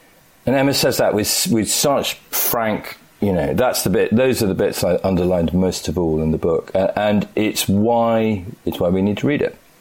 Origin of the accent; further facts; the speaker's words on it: Scotland, United Kingdom; As a Scot, I'm hoping that up here, where we're a little more progressive than the English, we might be able to do something about it.